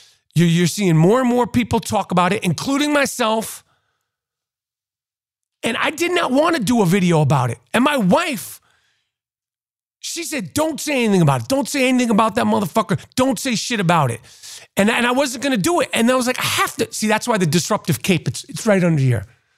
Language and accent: English; New York City, New York, United States; Growing up in New York City, 70s, 80s, and 90s, I was lucky.